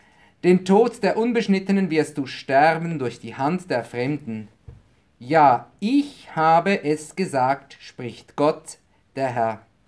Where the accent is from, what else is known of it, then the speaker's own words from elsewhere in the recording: Zurich, Switzerland; nämlich in meine Heimatstadt Zürich in der Schweiz.